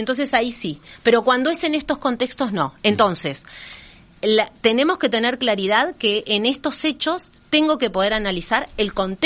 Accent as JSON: {"language": "Spanish", "country": "Uruguay", "said": "Y eso como sociedad uruguaya tiene que ser algo que nos quede claro"}